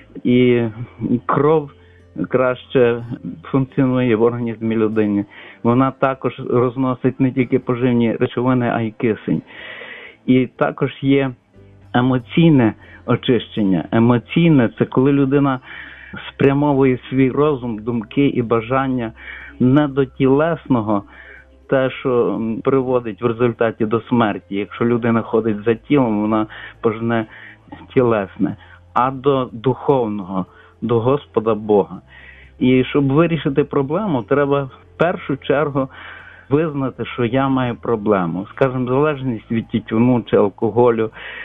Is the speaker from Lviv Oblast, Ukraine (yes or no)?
yes; Lviv, Lviv Oblast, Ukraine; я зі Львова.